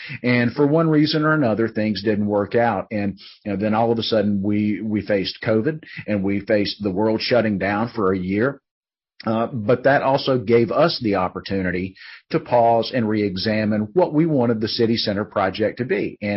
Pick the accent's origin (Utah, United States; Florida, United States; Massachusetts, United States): Massachusetts, United States; Malden; growing up in Malden, I didn't see a lot of change on our main street or any of our main thoroughfares.